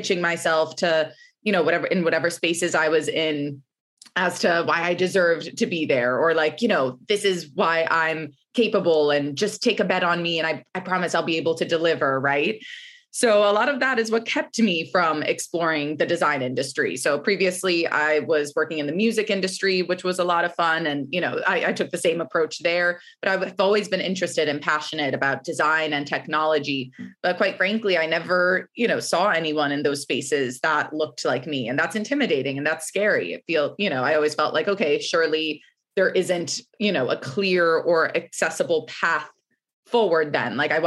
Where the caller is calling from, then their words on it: Brooklyn, New York, United States; I am calling in from Brooklyn, New York this morning.